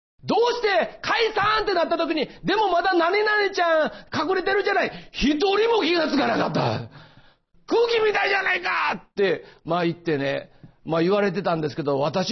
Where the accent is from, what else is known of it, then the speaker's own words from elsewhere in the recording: Osaka, Japan; 私はですね、実は大阪から来ました。実はって言わなくてもね、もう言葉で大体わかるの、まあ、大阪のね、東住吉というね、まあ庶民の町で育ったんです。二軒長屋で育ったんですよ。